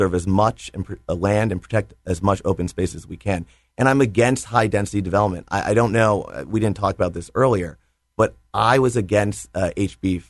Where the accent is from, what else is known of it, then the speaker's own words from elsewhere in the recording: Fairfield, Connecticut, United States; I grew up in Fairfield. Fairfield isn't what Fairfield was 20 years ago